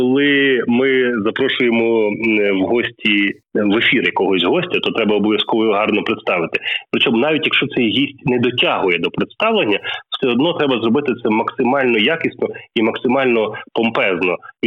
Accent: Kyiv, Ukraine; Я з Києва

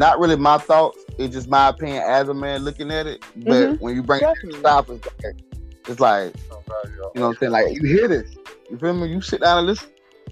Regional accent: Southern US, United States; I'm from the South, though. I'm from the South where this shit is traumatized versus the North. I'm speaking from a Southern man.

